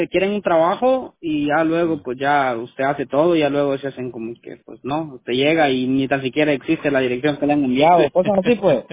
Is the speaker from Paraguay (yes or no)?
no; Honduras; ah, de Honduras.